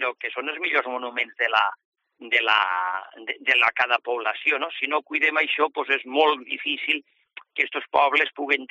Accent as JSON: {"language": "Catalan", "town": "Forcall", "region": "Valencian Community", "country": "Spain", "tie": "born or raised there", "said": "Soc fill de Forcall"}